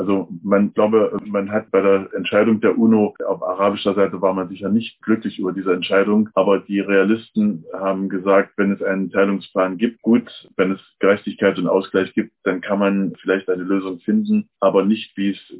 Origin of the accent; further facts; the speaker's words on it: Germany; ich bin in der DDR geboren und groß geworden.